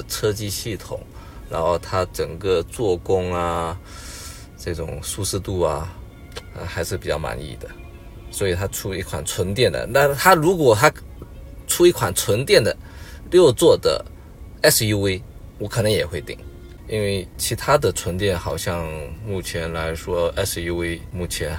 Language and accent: Chinese; Fujian, China; 因为我们福建比较倒车比较晚